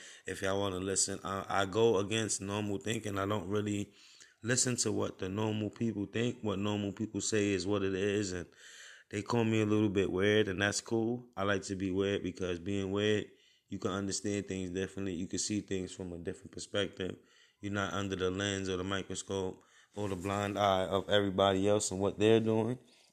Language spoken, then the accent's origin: English; Brooklyn, New York, United States; now in Upstate New York, United States; from Brooklyn, New York. Live upstate now.